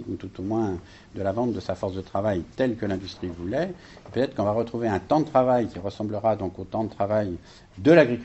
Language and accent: French; France; parce que je suis français